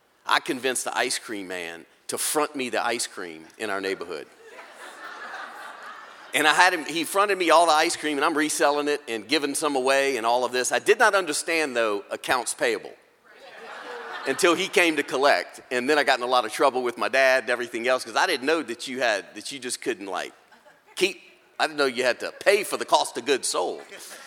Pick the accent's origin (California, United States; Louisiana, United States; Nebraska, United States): Louisiana, United States; Well, I'm born and raised in South Louisiana, and, you know, Louisiana's known for a lot of colorful things.